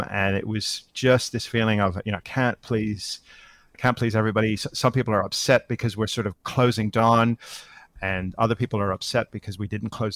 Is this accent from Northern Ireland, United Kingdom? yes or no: yes; Northern Ireland, United Kingdom; now in Australia; I mean, I'm living in Australia now, but I grew up in Northern Ireland.